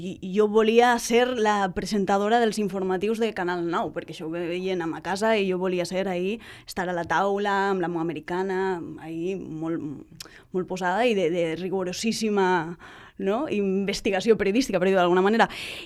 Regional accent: Gandia, Valencian Community, Spain; born there; naixement també, 3 del 9 del 88, aquestes coses no solen dir les dones, un respecte, per favor. Vaig néixer a Gandia

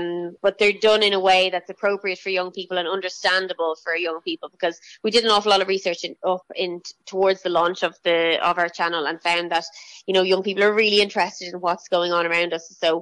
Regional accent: Portmarnock, Leinster, Ireland; now in Connemara, Ireland; So I was brought up in Portmarnock, but had been living in Drumcondra for a couple of years before I moved to Connemara.

